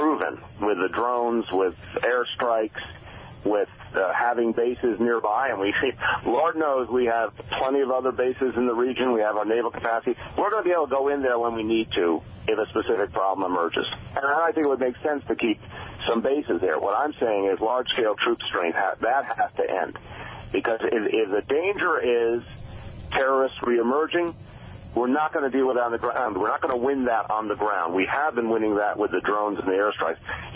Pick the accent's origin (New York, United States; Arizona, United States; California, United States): New York, United States; I'm talking as a New Yorker here.